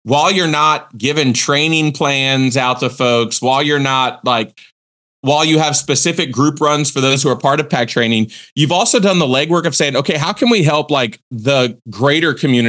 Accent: Virginia Beach, Virginia, United States; folks know now that I grew up in Hampton Roads. I went to Salem High School in Virginia Beach and moved away, did my undergrad, did my graduate school.

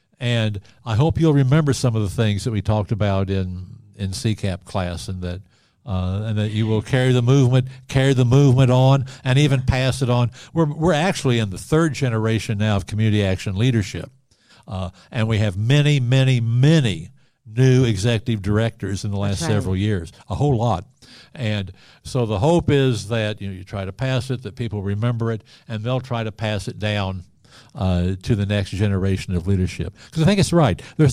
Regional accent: Missouri, United States; Kentucky was the first place I came outside of my home state, Missouri. I'm from Missouri.

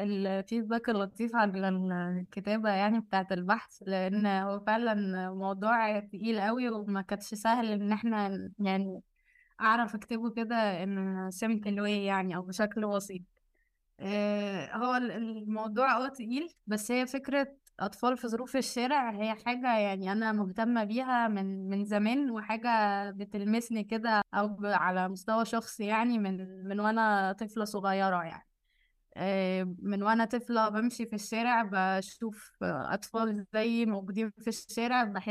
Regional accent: Egypt; إحنا أولاً إحنا كمجتمع مصري عندنا شوية مفاهيم كده بنحطها

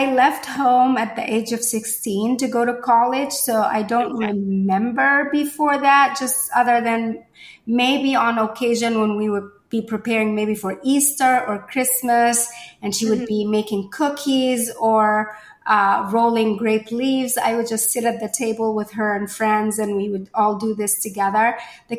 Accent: Egypt; moved away; So I grew up on the Mediterranean and it's a cold winter.

